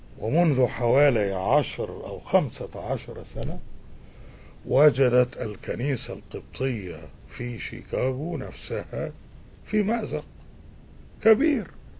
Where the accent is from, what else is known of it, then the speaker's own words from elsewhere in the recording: Egypt; طبعا هم تصوروا أنني كمصري أصيل وعريق وكريم ونبيل سأقوم بهذا العمل بالمجان